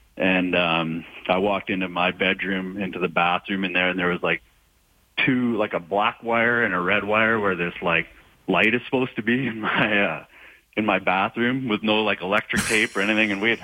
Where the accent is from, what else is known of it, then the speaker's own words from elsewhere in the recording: Canada; The Rio was pretty special.